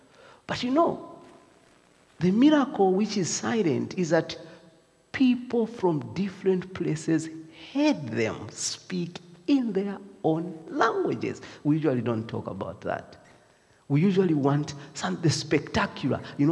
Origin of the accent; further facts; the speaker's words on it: Zambia; English is a second language; now in Dundee, United Kingdom; I said, "No, I'm from Zambia."